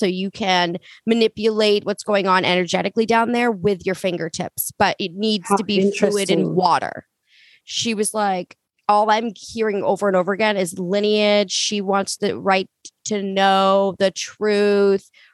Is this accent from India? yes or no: no; Massachusetts, United States; now in Nantucket, United States; I grew up on Cape and where I live now is on a small island off of that area. So like if you look at Massachusetts, there's like a hook. I'm like 40 miles out to sea from that hook, that little like arm, on Nantucket.